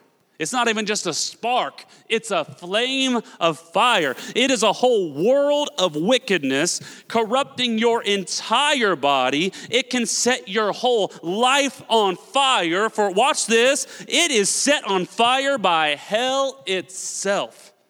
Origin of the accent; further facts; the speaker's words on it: Newton, Kansas, United States; I grew up in Newton Religious, Kansas, where we went to church every Sunday and everybody was a Christian as far as I knew.